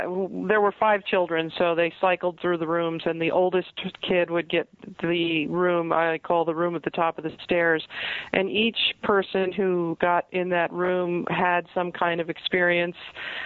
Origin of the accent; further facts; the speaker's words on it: Huntington, New York, United States; Yeah, I was born and raised in Huntington.